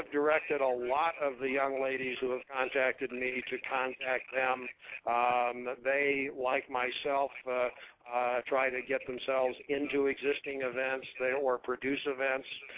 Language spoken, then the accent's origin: English; Pueblo, Colorado, United States; Short version of my life, I am from Pueblo, Colorado, which is also now home of the PBR. I was raised here, was always a rodeo fan, was never a contestant, but hung out around rodeos.